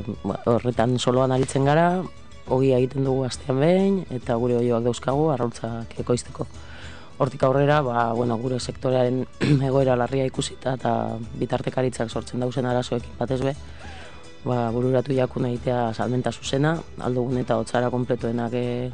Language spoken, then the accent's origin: Basque; Durango, Basque Country, Spain; Durangotik nator